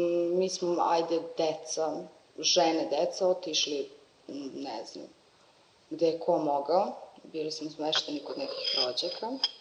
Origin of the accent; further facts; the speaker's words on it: Suvo Grlo, Mitrovica District, Kosovo; also born or lived in Kragujevac; now in Mitrovica, Kosovo; u Mitrovici živim već 13 godina. Do 99. godine sam živjela u Suvom Grlu, posle toga sam se odselila u Kragujevac, živjela sam tamo 10 meseci i onda sam se vratila u Mitrovicu. Moji su nastavili da žive u selu.